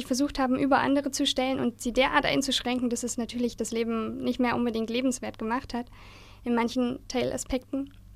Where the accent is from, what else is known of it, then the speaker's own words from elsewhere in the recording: Bad Salzungen, Thuringia, Germany; Nein, ich komme aus Südthüringen, also Bad Salzungen.